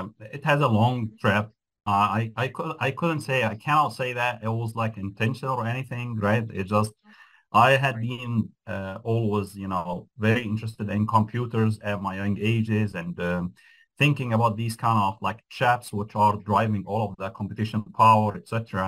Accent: Egypt; also born or lived in France / Europe; Yeah, so I'm from Egypt, and I had been in the academia for a long time over there, right? And then I just got my PhD from France. So I lived in Europe for a while.

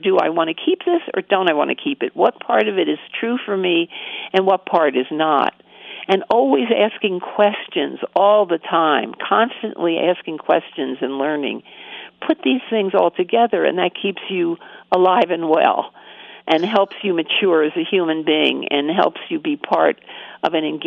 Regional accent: New Jersey, United States; moved away; I had just moved to Colorado and I was from New Jersey.

